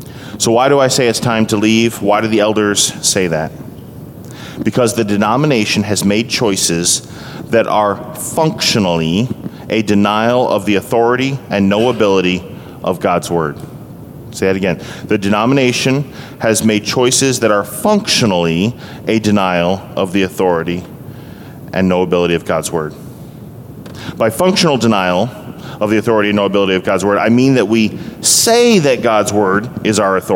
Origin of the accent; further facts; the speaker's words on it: New England, United States; Growing up in New England, I didn't grow up with Bible teaching by default in the culture.